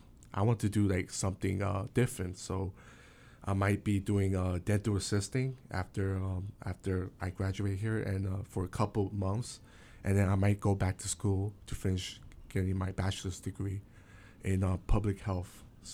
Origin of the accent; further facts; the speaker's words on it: New York City, New York, United States; And I'm from New York City.